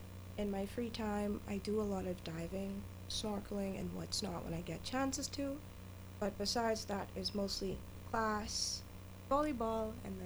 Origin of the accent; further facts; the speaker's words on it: Bimini, Bahamas; also born or lived in Grand Bahama; I grew up a bit in Grand Bahama, but I spent majority of my life in Bimini. So I've always been surrounded by water and ocean constantly